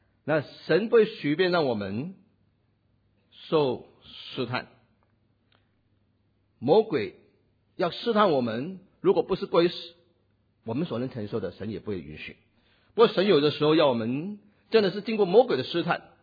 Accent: China; 我们中国人说知己知彼，百战百胜。

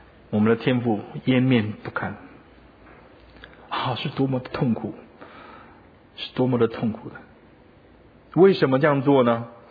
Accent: Taiwan; 像我们台湾人所说的变成老油条了

